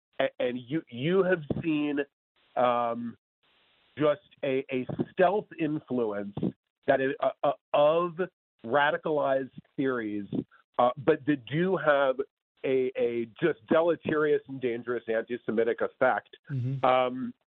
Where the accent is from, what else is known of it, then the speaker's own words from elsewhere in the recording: New York City, New York, United States; You know, I'm Jewish and from New York City.